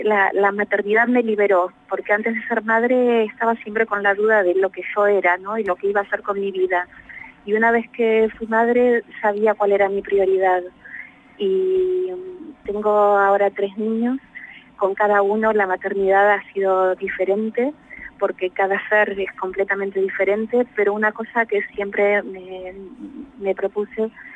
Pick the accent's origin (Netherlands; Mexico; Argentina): Argentina; born there; moved away; also born or lived in United States / Barcelona; nací en Argentina, estuve viviendo también en Estados Unidos y hace unos 12 años que estoy viviendo en distintos sitios. Estuve viviendo en Barcelona principalmente, pero bueno, una vida bastante nómade.